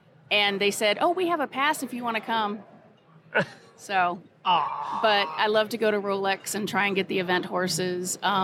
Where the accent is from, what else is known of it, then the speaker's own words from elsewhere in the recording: Florida, United States; I was raised in Florida. We had a house on the bayou, which was off just a finger off of the ocean.